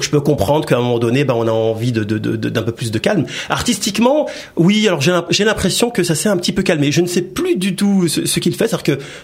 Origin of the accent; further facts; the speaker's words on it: Trappes, Île-de-France, France; moi, je viens de Trappes, c'est-à-dire que j'ai grandi aux côtés de Jamel Debbouze, d'Omar Sy, Laurent Ournac